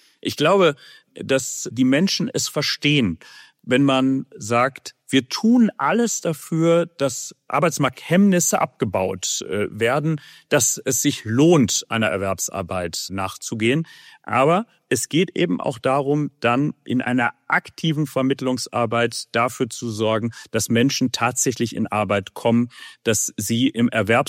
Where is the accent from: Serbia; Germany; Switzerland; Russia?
Germany; Hamm, North Rhine-Westphalia; ich bin mit Haut und Haaren Oberbürgermeister meiner Heimatstadt Hamm.